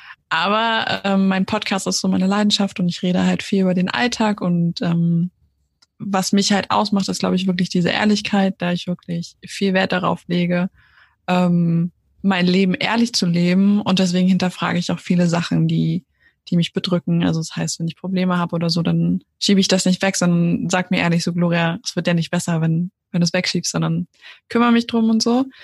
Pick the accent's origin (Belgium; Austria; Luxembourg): Austria; ich komme aus Österreich, ich habe da auch 15 Jahre lang gewohnt. Also vielleicht hört man das ab und zu bei meiner Grammatik.